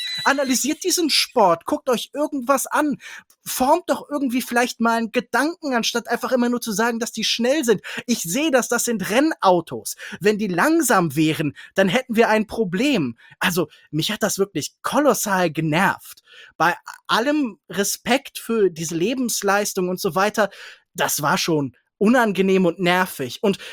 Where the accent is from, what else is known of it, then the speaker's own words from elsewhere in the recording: Kerpen, North Rhine-Westphalia, Germany; Ich habe in Kerpenbrücken gewohnt, ich bin in Kerpen zur Schule gegangen. Das ist ein Ort, mit dem ich bestens vertraut bin.